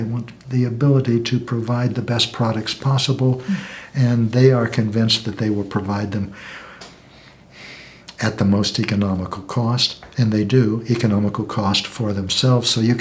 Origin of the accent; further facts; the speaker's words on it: United States; But that's only because I'm American and I know most about this social structure.